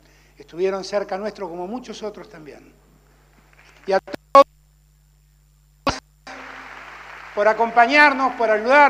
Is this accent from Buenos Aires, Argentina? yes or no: yes; Buenos Aires, Argentina; soy un porteño, pero soy el más federal de todos los porteños. Que soy hijo de un riojano y que por lo tanto, de muy chico, conocí lo que es el norte argentino.